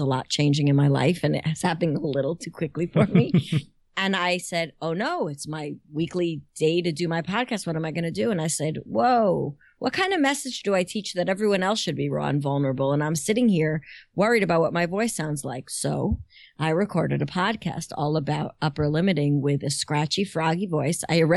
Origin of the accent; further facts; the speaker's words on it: United States; Ultimate Stepford wife in a small Jewish community that I grew up in right outside of New York City.